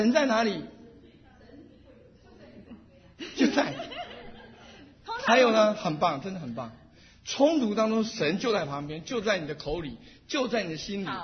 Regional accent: Taiwan; 我是从台湾来

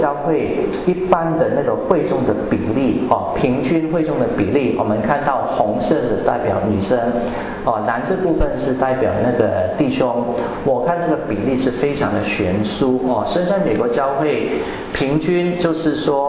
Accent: Hong Kong; moved away as an adult; also born or lived in Philippines; now in Taiwan; 大家应该听得出来我的口音有一点点的那个好像特别，我是在香港长大，然后我到菲律宾读大学，读完大学过来这边工作，后来就是神感动神呼召，我就放弃我的工作就出来读神学，所以来台湾已经三十多年哦，来这边已经拿了台湾的身份证，

